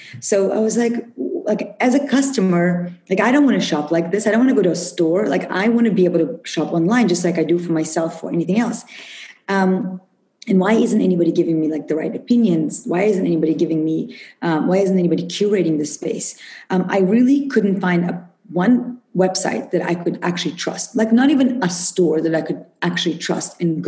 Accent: Russia; now in United States; growing up in Russia, you drink herbs, you drink tea every day.

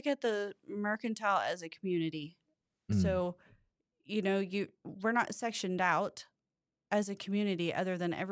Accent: Oklahoma City, Oklahoma, United States; also born or lived in Oregon; I'm from Oklahoma City. So I was born in Oklahoma City and lived there until I was about three. And then my parents divorced. My mom is from Oregon. And so then we moved up to Oregon.

